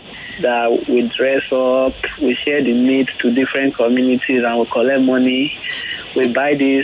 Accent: Kogi, Nigeria; I'm from Kogi State as well.

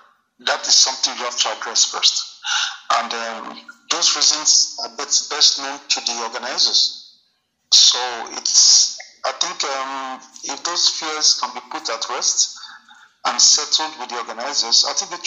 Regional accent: Nigeria; And of course, as an Nigerian, when we go into any tournament

